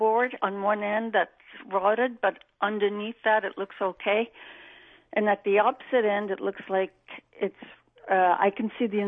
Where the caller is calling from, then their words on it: Dorval, Quebec, Canada